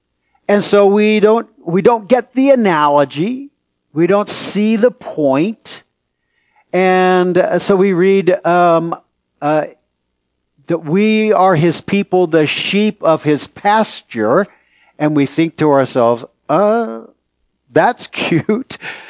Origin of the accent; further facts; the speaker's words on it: San Francisco, California, United States; I grew up in San Francisco area. I don't think I bumped into a sheep until I was about 18 years old.